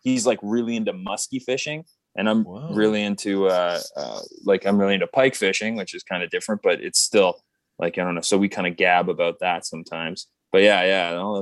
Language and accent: English; Toronto, Ontario, Canada; We're from Toronto.